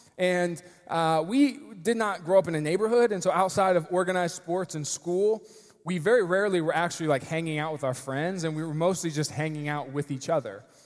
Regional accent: Lewis Center, Ohio, United States; I grew up here in Columbus, in Lewis Center, Ohio, Olentangy High School, north of the city. And I was one of four kids.

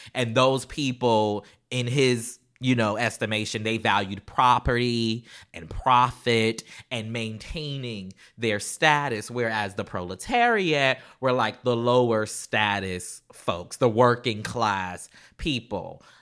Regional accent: Charleston, United States; because we were her kids, and so therefore we grew up outside of Charleston as well, we also were called bougie in the family as well.

